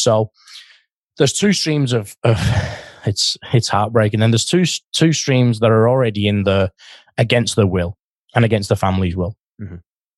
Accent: St Helens, North West England, United Kingdom; moved away as an adult; I'm from England originally, from a very small working class town, St. Helens in England, in the Northwest near Liverpool. And I was traded and I came here at 21 years old.

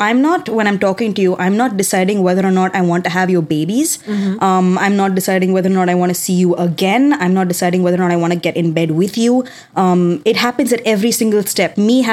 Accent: Delhi, India; I'm also from Delhi.

